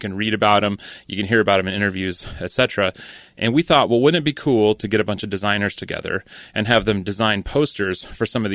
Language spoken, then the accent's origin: English; Iowa, United States; moved away as an adult; now in Los Angeles, United States; I'm originally from Iowa, but move out to Los Angeles, went to film school out there